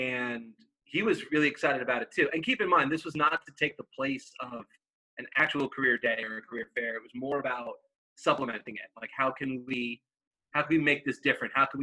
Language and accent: English; New York, United States; I'm not from Virginia, actually. I originally grew up in New York, hence the last name. Not too many big, long Italian names like that down here.